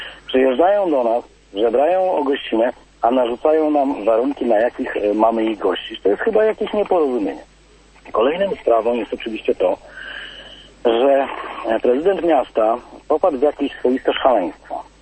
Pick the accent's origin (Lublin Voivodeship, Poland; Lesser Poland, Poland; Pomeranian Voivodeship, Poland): Pomeranian Voivodeship, Poland; Gdańsk; bo Gdańsk jest naprawdę bliski memu sercu, jestem od urodzenia gdańszczaninem.